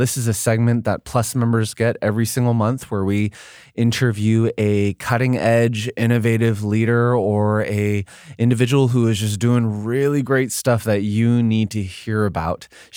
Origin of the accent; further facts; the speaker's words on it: Canada; the fascinating thing about this conversation in particular is being Canadian.